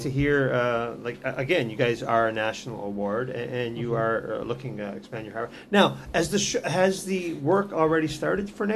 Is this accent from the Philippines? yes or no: no; Canada; we as Canadians, we as a Canadian industry, aren't out there promoting ourselves.